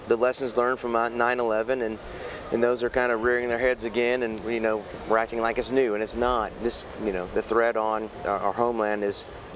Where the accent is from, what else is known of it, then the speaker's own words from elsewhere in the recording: Memphis, Tennessee, United States; now in New Orleans, United States; So we don't in the South, right? We're in New Orleans. I'm from Memphis.